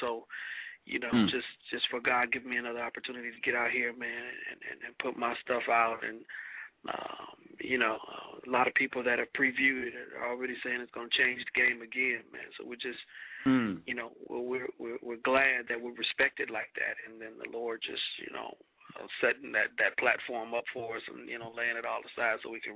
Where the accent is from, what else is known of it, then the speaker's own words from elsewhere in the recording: Detroit, Michigan, United States; I am from the west side of Detroit. That's my spot.